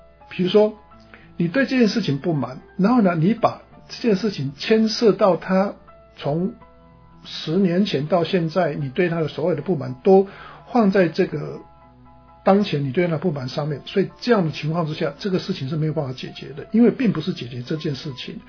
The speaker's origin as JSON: {"language": "Chinese", "country": "Taiwan", "lives_now": "United States", "said": "我回到台湾去嘛，那朋友可能他们觉得我是从美国回来的，"}